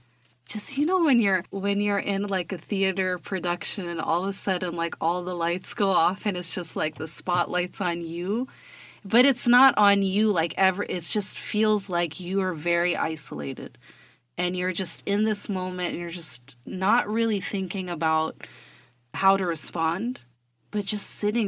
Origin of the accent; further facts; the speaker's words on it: Illinois, United States; also born or lived in Calgary; I said, "I grew up in Southern Illinois. I was born in Calgary."